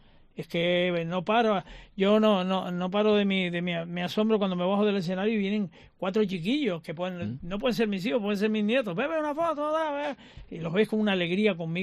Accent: Canary Islands, Spain; yo soy canario de mis ocho islas.

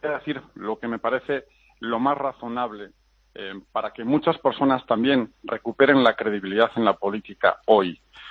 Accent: Basque Country, Spain; precisamente de mi tierra, de Euskadi

